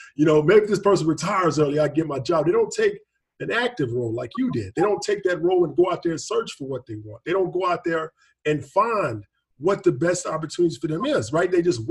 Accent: Clarksville, Tennessee, United States; where I grew up in Clarksville, Tennessee.

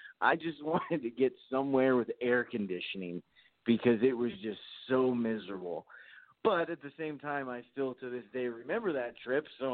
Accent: Las Vegas, Nevada, United States; And mind you, I grew up in Las Vegas. It gets up to 120 degrees sometimes in the summer here.

